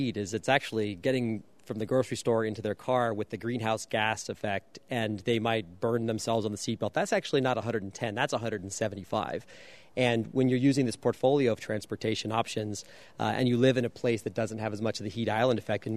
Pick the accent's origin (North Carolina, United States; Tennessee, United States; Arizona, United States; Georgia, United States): Arizona, United States; Phoenix; so I grew up in Phoenix, and for college, I turned down MIT to take the Flynn Scholarship, and that's something for 20 students a year in Arizona